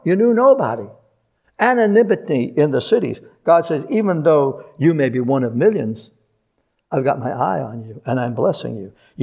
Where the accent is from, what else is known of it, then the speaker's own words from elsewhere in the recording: Brooklyn, New York, United States; In growing up in Brooklyn, you could be on your street, 22nd Street, where I was where I grew up.